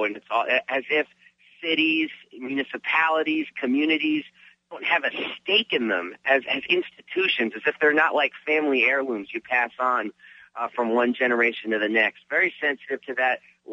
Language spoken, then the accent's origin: English; New York City, New York, United States; now in Washington, D.C., United States; I'm a Mets fan. I'm from New York City, but I've lived in D.C. 17 years